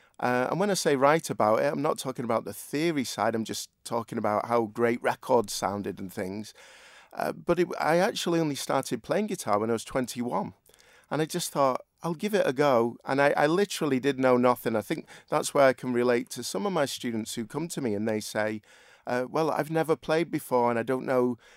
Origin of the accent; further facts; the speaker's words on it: Tyldesley, North West England, United Kingdom; also born or lived in Salford; And I grew up in a small town called Tilsley, which is in Greater Manchester. It's in the Wigan Borough. And that's where my parents still live